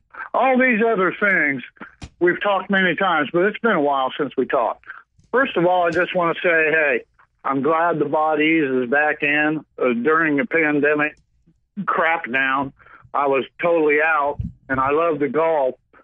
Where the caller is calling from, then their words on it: Oklahoma, United States; Hey, brother, you know, it's been a while since we talked, but I'm your pal from Oklahoma. Remember my reports from Ardmore